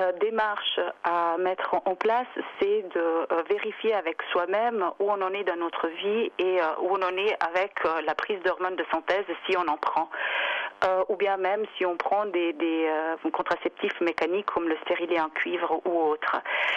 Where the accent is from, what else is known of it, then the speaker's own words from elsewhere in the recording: Italy; French is a second language; Et je suis italienne, en plus j'ai appris le suisse